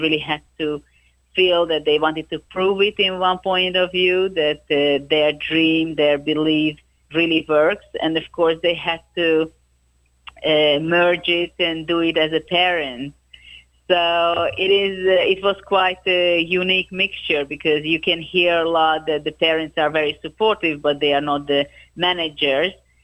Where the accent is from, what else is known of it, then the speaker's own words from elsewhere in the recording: Hungary; English is a second language; This was very special in my home country also to perform and show with between all the men players that I am the winner of that event. And I think this was kind of a breakthrough in Hungary and internationally